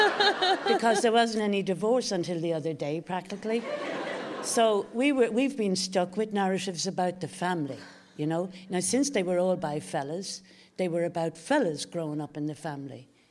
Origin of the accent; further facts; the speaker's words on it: Ireland; And I'm much more sure I'm a woman than that I'm Irish.